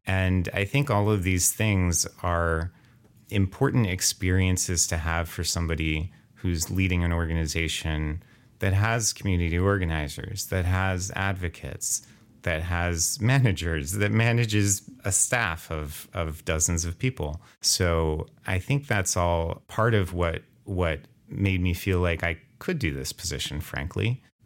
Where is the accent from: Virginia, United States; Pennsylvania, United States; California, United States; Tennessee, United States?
Pennsylvania, United States; Philadelphia; And I was excited to have such an amazing organization be based in my hometown, Philadelphia.